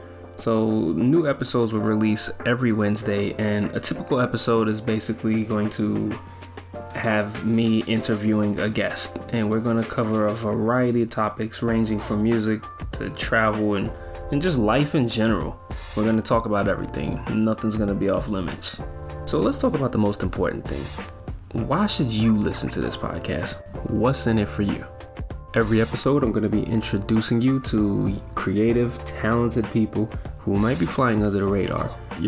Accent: New York, United States; now in Spain; I'm a New Yorker. I currently live in Spain, and I've been living here for the last 3 years.

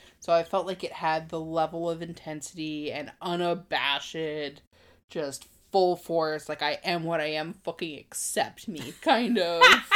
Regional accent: Regina, Saskatchewan, Canada; I'm from Regina, Saskatchewan.

